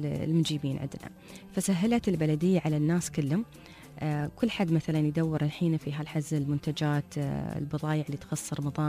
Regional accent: Dubai, United Arab Emirates

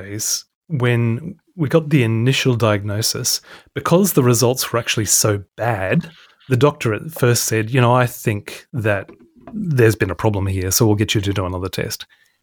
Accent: Brisbane, Queensland, Australia; born there; I was born in Australia to British parents, and I was born in Brisbane, Queensland.

